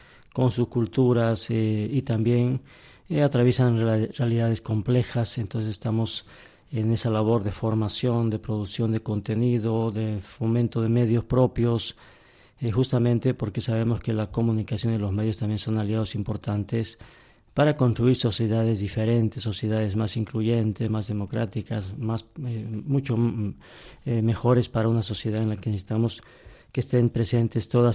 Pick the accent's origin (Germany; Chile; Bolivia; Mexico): Bolivia; vengo de Bolivia. Allá estamos trabajando hace, bueno, muchos años en esto